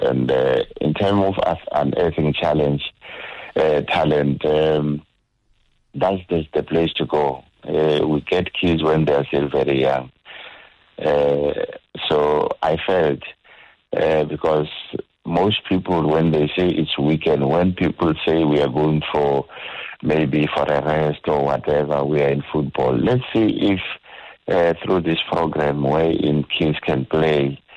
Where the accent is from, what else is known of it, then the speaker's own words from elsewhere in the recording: Bolobedu, Limpopo, South Africa; I am from a village somewhere in Bolobedu. That's where I was born. That's where my parents' family is. It's a village called Mkwati Village around Bolobedu in the Mpopo in Zane.